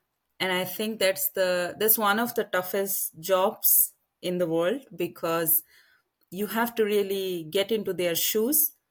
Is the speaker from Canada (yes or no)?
no; India; And sometimes it's difficult because I think, and especially as an Indian, I have to say that we Indians cannot take emotions out of the equation.